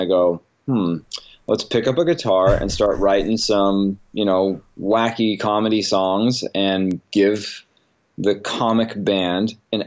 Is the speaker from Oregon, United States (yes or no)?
yes; Newport, Oregon, United States; now in Portland, United States; I grew up in Newport, Oregon, and I moved to Portland about 20 years ago